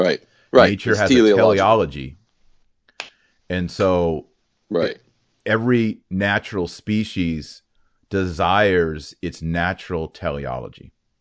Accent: Texas, United States; accent: Texas; Pardon my Texas accent, wander.

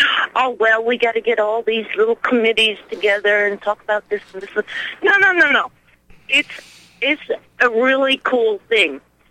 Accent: Michigan, United States; now in Houston, United States; I'm from Michigan. I went to New York, New Jersey. I did my X-ray school over there.

